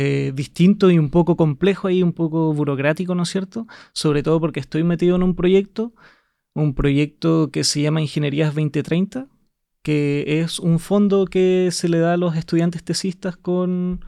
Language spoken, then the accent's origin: Spanish; Punta Arenas, Magallanes, Chile; Yo soy nacido y criado en Punta Arenas. Tuve mi enseñanza básica en el Liceo Dentista de Punta Arenas y la enseñanza media la hice en el Liceo Experimental UMAG, que es una fundación de la Universidad de Magallanes.